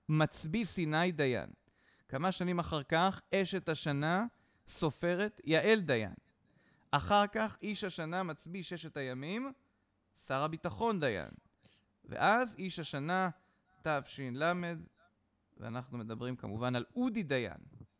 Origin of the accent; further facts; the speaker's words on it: Rishon LeZion, Central District, Israel; זה בניין שנראה ממש כמו הבית שבו גדלתי בראשון